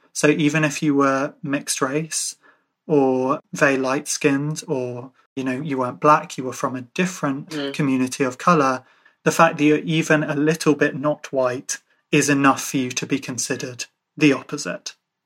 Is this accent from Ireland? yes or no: yes; Ireland; I'm Irish